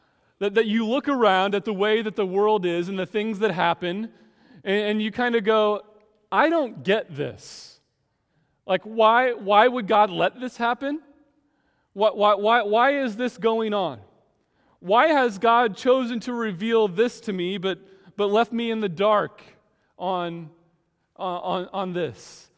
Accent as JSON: {"language": "English", "region": "Indiana", "country": "United States", "tie": "born or raised there", "said": "I grew up in Indiana, and we would regularly have tornado warnings."}